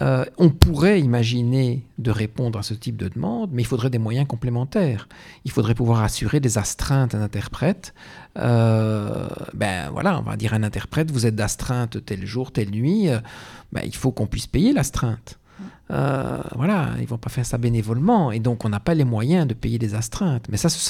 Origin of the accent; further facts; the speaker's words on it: Belgium; les langues que j'ai appris, les langues étrangères, hein, j'ai appris le néerlandais, puisque je suis belge, j'ai appris l'anglais à l'école, et je maîtrise ces langues-là de façon scolaire